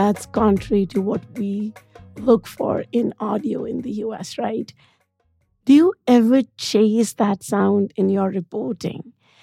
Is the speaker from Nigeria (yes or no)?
no; Pakistan; now in United States; I grew up in Pakistan.